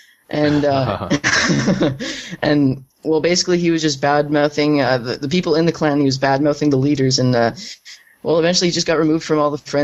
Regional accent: Canada; Well, I'm from Canada

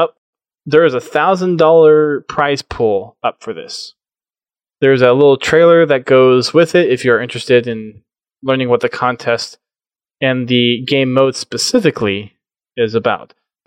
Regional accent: Texas, United States; This next one is the Alamo Riverwalk in San Antonio, Texas, my home state.

